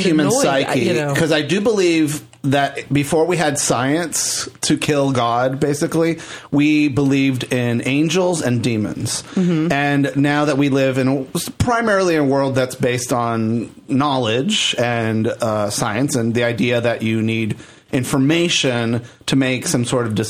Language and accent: English; Puerto Rico; I grew up in Puerto Rico and we had bars on our windows